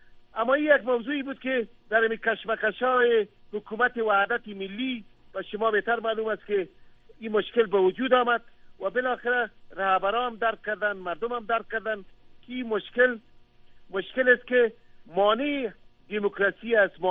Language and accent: Persian; Afghanistan; ما همیشه گفتیم که ما هزاره هستیم، ما پشتون هستیم، تاجیک هستیم، ما متعلق به تمام اقوام افغانستان هستیم.